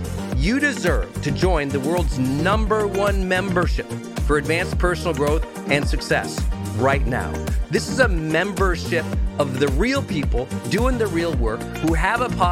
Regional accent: Montana, United States; Now, I'm from Montana, and one day, my mom's friend was over at the house

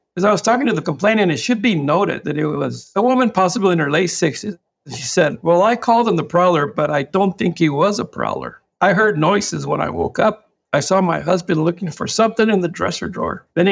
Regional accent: Texas, United States; I am originally born and raised in Texas, went to high school, and played football, baseball there

